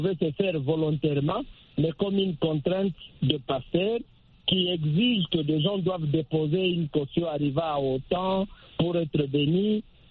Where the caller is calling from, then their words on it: DR Congo; chez nous en République démocratique du Congo